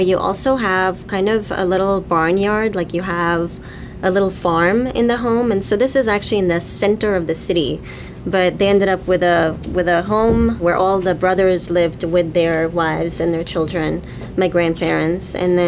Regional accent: England, United Kingdom; born there; I was born in England, and my parents are originally from India. They moved to Pakistan in 1948

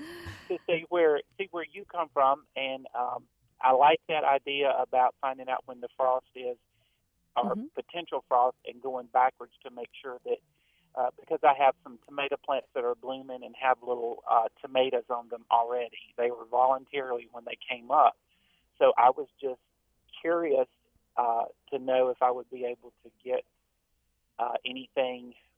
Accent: Mississippi, United States; I grew up, I'm not from this area. I'm originally from Mississippi, and my dad religiously planted by the almanac

